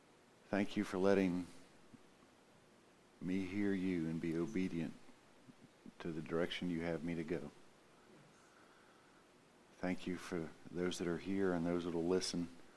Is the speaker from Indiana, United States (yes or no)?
no; South Carolina, United States; from South Carolina.